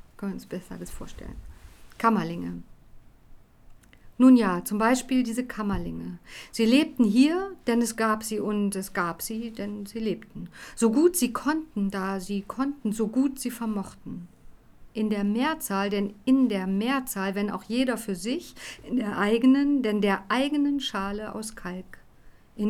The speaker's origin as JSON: {"language": "German", "town": "Tehran", "region": "Tehran Province", "country": "Iran", "tie": "born or raised there", "said": "Und ich bin ja in Teheran aufgewachsen, und ich bin ja auch schon ein älterer Jahrgang, nämlich 1963er Jahrgang."}